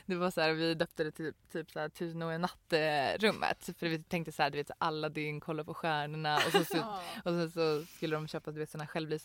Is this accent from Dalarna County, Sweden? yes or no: no; Norrköping, Östergötland, Sweden; Jag är från Norrköping från början, visste du det?